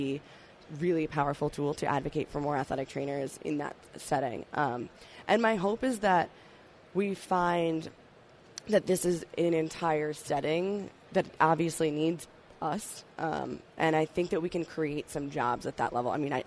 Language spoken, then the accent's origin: English; Pennsylvania, United States; I'm from Pennsylvania, so 2.5 hours is like, forget it, I'm not driving over there.